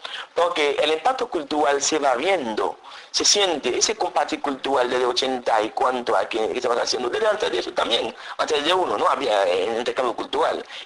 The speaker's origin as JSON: {"language": "Spanish", "country": "Dominican Republic", "said": "Soy dominicano. Y me siento muy orgulloso de ser dominicano."}